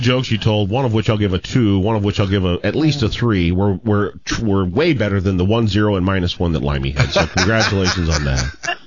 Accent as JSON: {"language": "English", "town": "Fayetteville", "region": "North Carolina", "country": "United States", "tie": "born there", "said": "I was born in Fayetteville at Cape Fear Valley Hospital."}